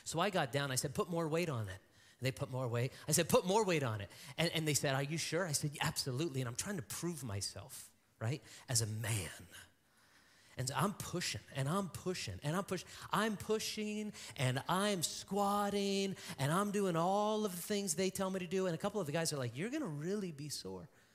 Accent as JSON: {"language": "English", "town": "Las Vegas", "region": "Nevada", "country": "United States", "tie": "born or raised there", "said": "I was born and raised in Las Vegas."}